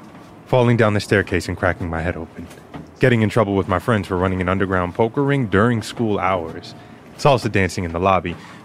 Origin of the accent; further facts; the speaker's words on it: New York City, New York, United States; I grew up in Queens, New York at 102 17 64th Road. My Dominican father was the building super. I lived here until I was 18